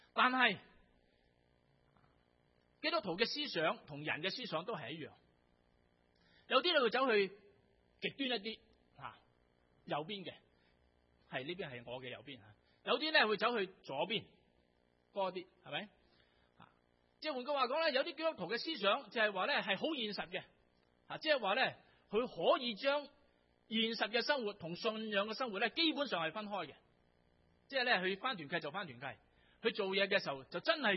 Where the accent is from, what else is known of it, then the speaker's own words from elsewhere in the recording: Hong Kong; 当今日嚟到选出特首嘅时候，我哋香港人就要收拾心情